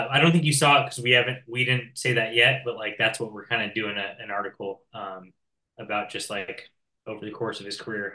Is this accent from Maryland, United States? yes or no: no; Los Altos, California, United States; I grew up in Los Altos.